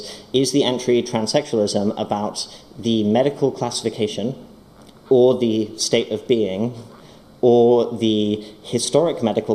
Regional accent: United Kingdom; I'm British, so I have a tendency to say

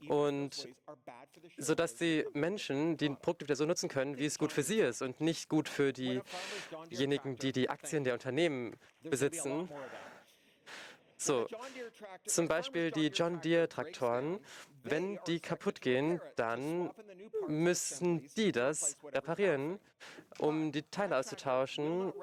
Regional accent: Canada; German is a second language; Und wie alle guten Amerikaner bin ich Kanadier.

